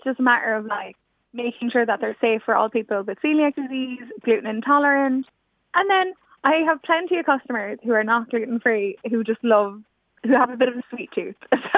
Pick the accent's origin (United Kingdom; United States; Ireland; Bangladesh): Ireland; Carrickmacross, Ulster; I have a little nod to Carrickmacross, my hometown. It actually has a little map of Ireland